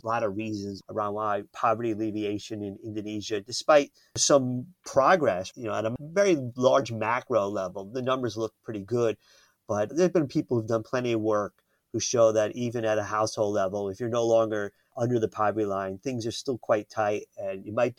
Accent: United States; Like I'm American and, you know, there's always been lunch issues as well

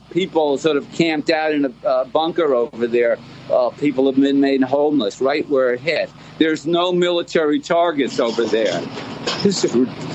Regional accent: United States; As an American, I think the right thing is to help the Ukrainians.

